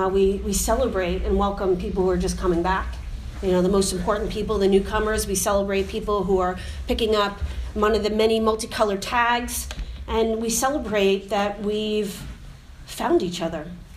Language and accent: English; United States; I'm American, so I could stand up at any time.